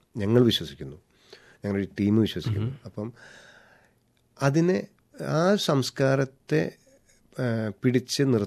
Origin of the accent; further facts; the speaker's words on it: Thrissur, Kerala, India; ഞാൻ തൃശ്ശൂർക്കാരനാണ് ബേസിക്കലി. നമ്മൾ തൃശ്ശൂർ പൂരപ്പറമ്പിൽ വന്നിരിക്കുമ്പോൾ